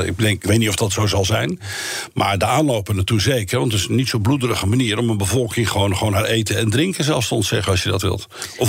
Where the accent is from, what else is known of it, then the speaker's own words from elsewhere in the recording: Netherlands; maar wij zijn Nederlanders, ze willen gewoon overal maatwerk plegen